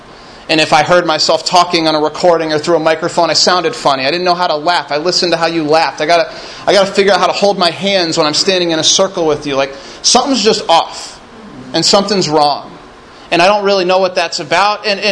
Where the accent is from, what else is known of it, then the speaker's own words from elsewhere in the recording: Midwest, United States; I was from the Midwest in Indianapolis, outside of Chicago is where I grew up.